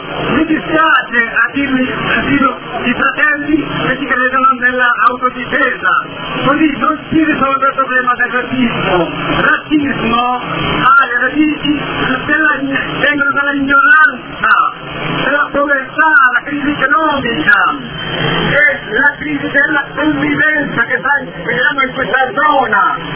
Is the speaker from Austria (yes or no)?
no; Pakistan; Io, come pakistano, vi voglio dire che la nostra famiglia